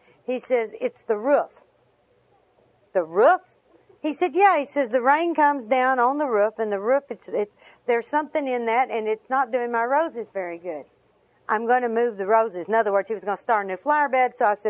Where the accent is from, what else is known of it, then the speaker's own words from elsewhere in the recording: the South, United States; I don't remember, because, I mean, we're from the South. We go barefoot a lot.